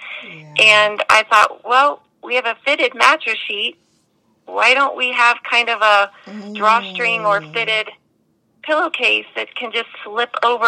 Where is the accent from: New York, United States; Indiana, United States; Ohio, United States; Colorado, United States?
Colorado, United States; Parker; Today, I'm currently in my hometown of Parker, Colorado, which is just outside of Denver.